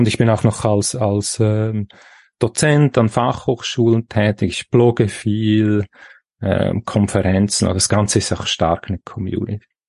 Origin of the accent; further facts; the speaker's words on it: Switzerland; wie ja unschwer zu erkennen, respektive rauszuhören, ich bin aus der Schweiz.